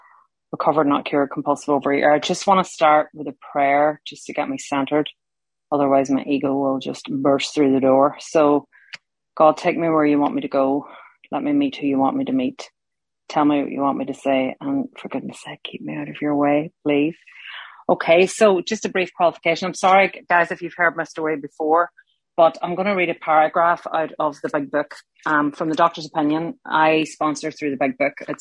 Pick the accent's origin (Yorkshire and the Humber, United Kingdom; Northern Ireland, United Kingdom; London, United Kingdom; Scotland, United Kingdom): Northern Ireland, United Kingdom; And I grew up in Northern Ireland and dinner time is very important for us.